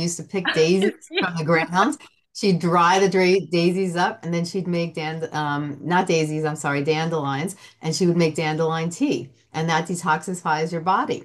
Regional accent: Greece; I come from Greece.

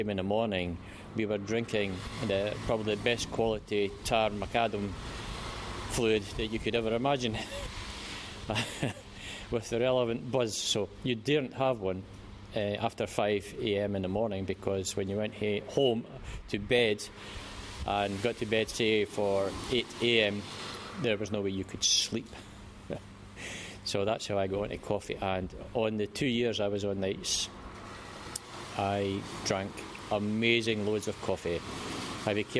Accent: Bathgate, Scotland, United Kingdom; when I started working as an electrical engineer in British Leyland Truck and Tractor Division here in my hometown of Bathgate.

